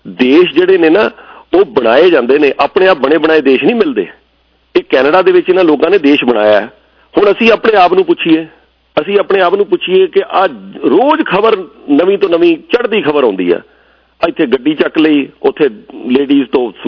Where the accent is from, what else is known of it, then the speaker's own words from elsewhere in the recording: Punjab, India; ਮੈਂ ਖੁਦ ਜੇ ਉੱਥੇ ਕੋਈ ਵਧੀਆ ਚੱਲ ਰਿਹਾ ਹੁੰਦਾ ਤੇ ਤੁਸੀਂ ਅਸੀਂ ਇੱਥੇ ਨਾ ਆਉਂਦੇ, ਲੇਕਿਨ ਅਸੀਂ ਉੱਥੇ ਦੇ ਲੋਕ